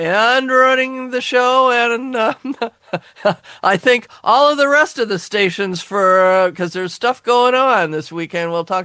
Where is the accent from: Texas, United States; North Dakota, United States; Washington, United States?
Washington, United States; Seattle; also born or lived in Kirkland, United States; when I grew up in Seattle, after getting married, I did move over to the east side in the Kirkland area for almost 10 years.